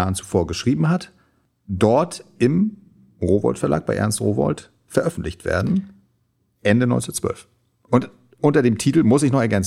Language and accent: German; Germany; ich bin in der DDR zur Schule gegangen